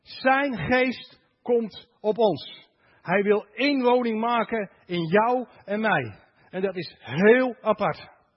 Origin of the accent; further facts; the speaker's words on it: Netherlands; Maar waar ik vandaan kom, dat is bij de Diefdijk.